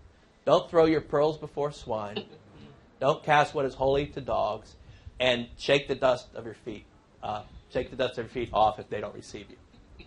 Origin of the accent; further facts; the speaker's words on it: Bethlehem, West Bank, Palestine; I grew up in, I was born and raised in Bethlehem